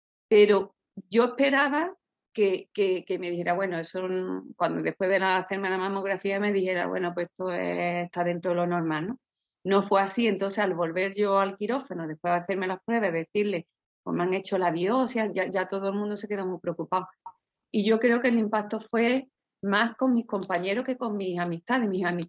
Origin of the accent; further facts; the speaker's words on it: Cádiz, Andalusia, Spain; como he dicho, yo soy de Cádiz.